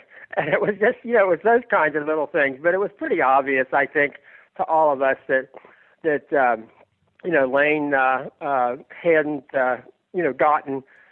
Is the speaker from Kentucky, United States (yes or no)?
yes; Kentucky, United States; I grew up in Kentucky, I really, really liked the fans in Knoxville